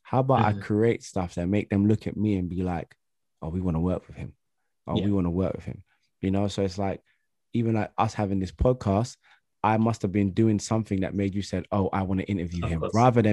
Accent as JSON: {"language": "English", "region": "London", "country": "United Kingdom", "said": "And this is in Nottingham and I'm from London."}